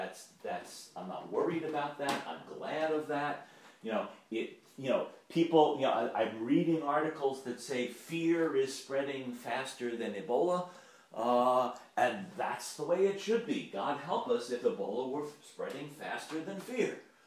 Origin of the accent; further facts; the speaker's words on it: United States; where we need to focus our effort as Americans and as an American government is, you know, we need a Manhattan Project on a vaccine.